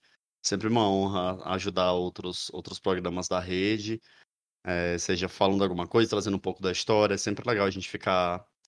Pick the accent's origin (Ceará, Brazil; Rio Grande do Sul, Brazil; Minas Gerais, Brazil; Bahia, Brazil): Ceará, Brazil; now in São Paulo, Brazil; Mas eu sou um homem de 31 anos, sou cearense, moro em São Paulo